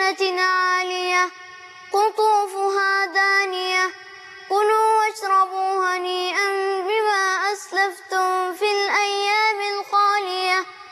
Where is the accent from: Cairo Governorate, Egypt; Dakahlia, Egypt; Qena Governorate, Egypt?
Dakahlia, Egypt; مسابقتين عندنا في الدقهليه